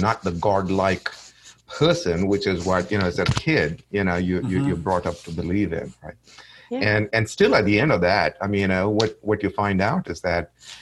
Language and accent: English; India; now in United States; So I'm originally from India. I've lived in the U.S. for the last 20 years.